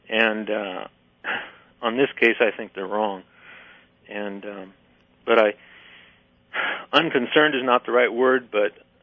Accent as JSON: {"language": "English", "town": "Moses Lake", "region": "Washington", "country": "United States", "tie": "born or raised there", "said": "a couple miles away from my hometown here in Moses Lake, Washington"}